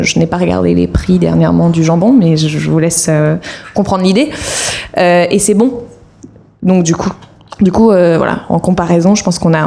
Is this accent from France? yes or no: yes; France; je suis français, donc je sais ce que c'est le bon vin.